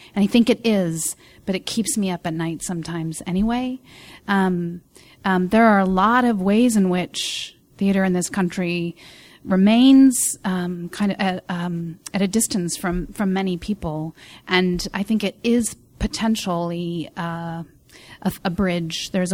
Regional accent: Portland, Oregon, United States; I grew up in Portland

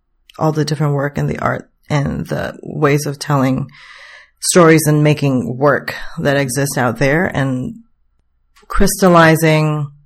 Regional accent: Singapore; But I come from Singapore. I came from an ethnic majority. I am solidly middle to upper middle class where I come from.

